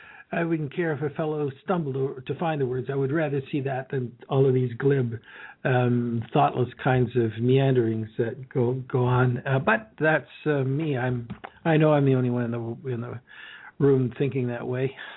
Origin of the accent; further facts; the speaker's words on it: Canada; That's one of the smug satisfactions about being a Canadian.